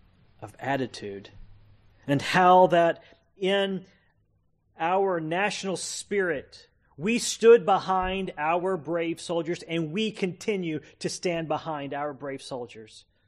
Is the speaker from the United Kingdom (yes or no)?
no; United States; it seemed to be that as an American people, we rallied behind our soldiers.